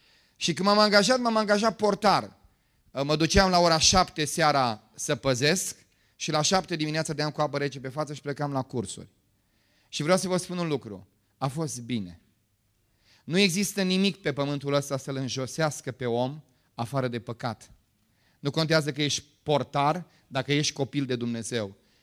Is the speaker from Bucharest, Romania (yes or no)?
yes; Bucharest, Romania; Eu sunt din București